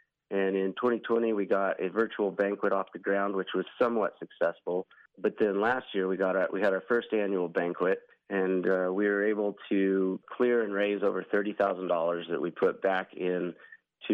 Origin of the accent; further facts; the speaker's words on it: Nevada, United States; So I'm born and raised in Nevada. Grew up hunting in north and eastern Nevada my whole life.